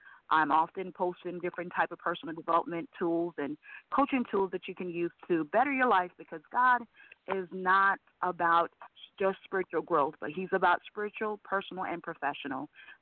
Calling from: Orlando, Florida, United States; Yes, I'm calling from Orlando, Florida.

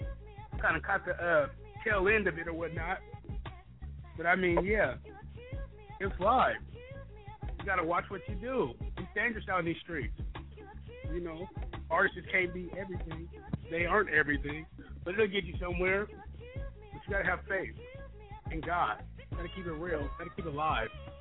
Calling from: Tacoma, Washington, United States; I'm calling from Tacoma, Washington.

